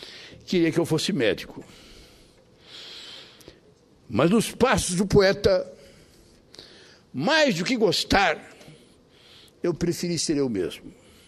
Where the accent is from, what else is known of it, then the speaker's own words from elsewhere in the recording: Caxias do Sul, Rio Grande do Sul, Brazil; antes vereador em minha terra, Caxias do Sul